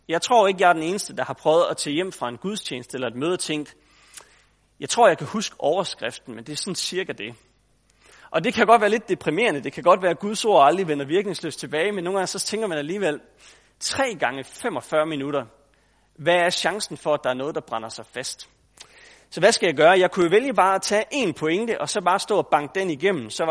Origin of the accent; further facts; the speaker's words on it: Tarm, Central Denmark Region, Denmark; now in Copenhagen, Denmark; Og det er fordi både Elisabeth og jeg er her fra Vestjylland. Jeg er født og opvokset i Tarm, og flyttet fra Tarm til København for at studere teologi for nogle år siden.